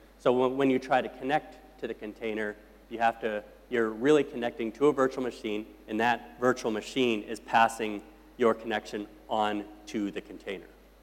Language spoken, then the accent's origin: English; Canada; also born or lived in Calgary; I lived in, I'm from Canada, and I lived in Calgary